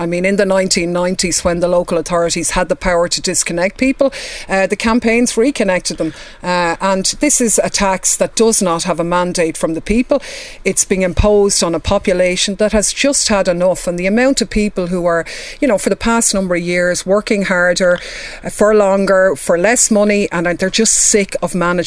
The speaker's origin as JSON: {"language": "English", "country": "Ireland", "said": "I have paid already, as all Irish citizens have, through our general taxation, and I have no intention of paying twice."}